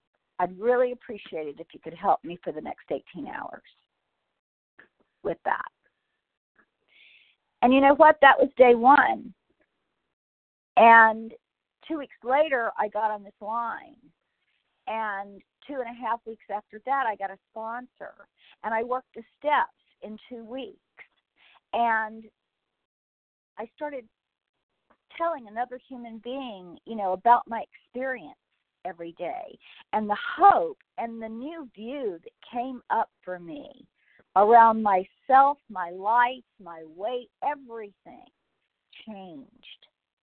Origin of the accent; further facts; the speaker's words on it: California, United States; from Southern California, recovered today by the grace of God.